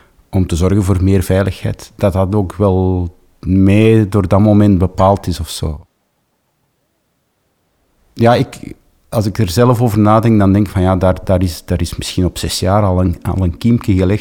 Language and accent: Dutch; Antwerp, Flanders, Belgium; Ik ben geboren Antwerpenaar.